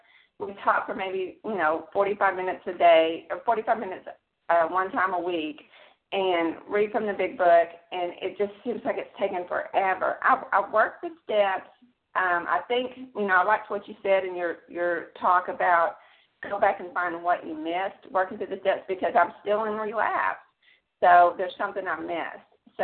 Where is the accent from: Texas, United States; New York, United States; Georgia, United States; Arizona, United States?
Texas, United States; I'm from Texas, and I'm very nervous to do this.